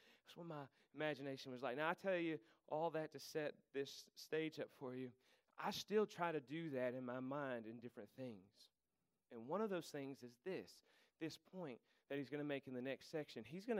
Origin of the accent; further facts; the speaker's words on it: Macon, North Carolina, United States; And I grew up in Macon, North Carolina, which meant I had to have an imagination because there were no people or anything else around.